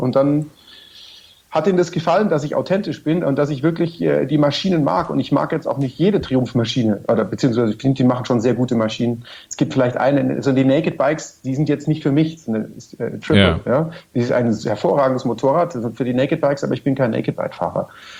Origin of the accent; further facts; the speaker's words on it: Munich, Bavaria, Germany; Und das sage ich als Münchner